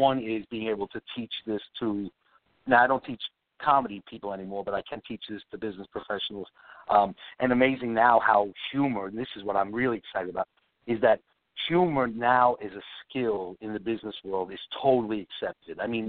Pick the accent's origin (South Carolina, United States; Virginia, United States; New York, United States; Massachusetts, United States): New York, United States; New York City; I grew up in New York City, a little chubby kid.